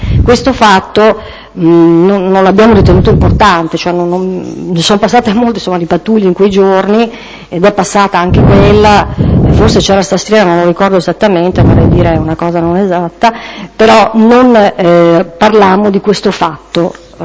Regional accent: Trieste, Friuli-Venezia Giulia, Italy; born there; Sono nata a Trieste il 18 giugno del 1959.

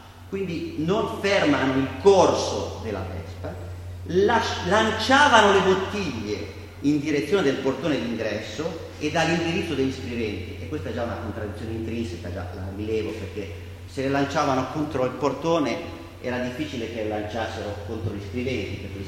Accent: Genoa, Liguria, Italy; correggetemi se sbaglio, sono genovese, ma ormai queste cose che sono a memoria

